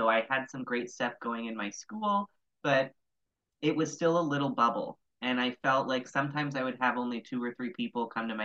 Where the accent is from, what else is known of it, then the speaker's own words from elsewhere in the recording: Mississauga, Ontario, Canada; also born or lived in Burlington, Canada; I was born in Mississauga in Ontario, and I lived there until I graduated grade 8 before I moved to Burlington and I did my high school here.